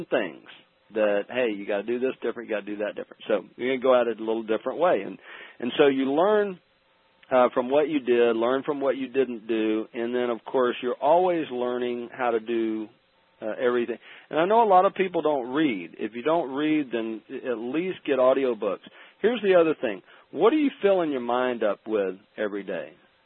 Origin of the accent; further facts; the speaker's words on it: Alabama, United States; Now, maybe it's harder for me because I'm from Alabama and I've been conditioned a certain way